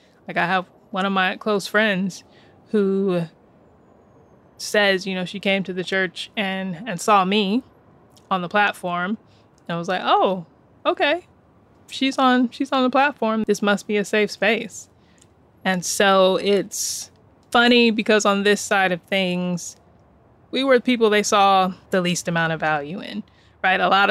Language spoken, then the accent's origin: English; California, United States; born there; I like to say I was born in California, but born for New York.